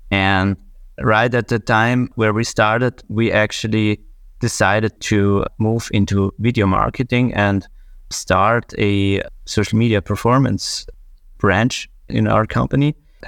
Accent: northern Italy, Italy; first language German; English is a second language; I'm from Italy, actually a northern part of Italy. And we speak German where we live and not actually Italian. Italian is our second language.

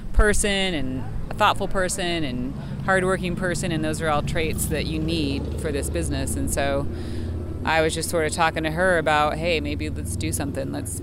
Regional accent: Wyoming, United States; Growing up in Wyoming, trout is like the salmon of Wyoming.

